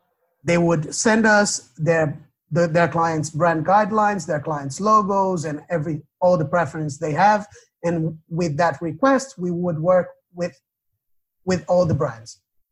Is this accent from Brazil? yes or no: yes; Brazil; English is a second language; I myself, I am from Brazil, and I had to learn English in order to do the whole thing.